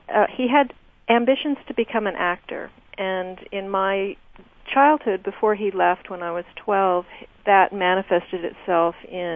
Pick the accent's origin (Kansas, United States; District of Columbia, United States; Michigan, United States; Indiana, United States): Kansas, United States; Wichita; I learned, because I did most of my growing up in Wichita, I spent a lot of time doing research on the Pawnee Indians